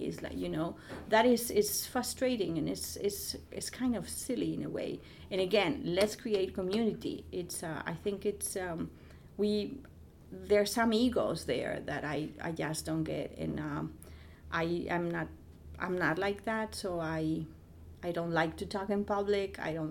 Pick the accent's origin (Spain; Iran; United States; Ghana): Spain; English is a second language; I come from Spain and they don't do that.